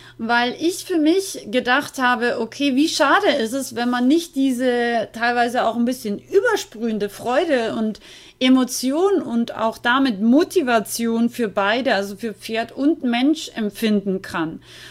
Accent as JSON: {"language": "German", "country": "Austria", "said": "ich bin ja aus Österreich eigentlich"}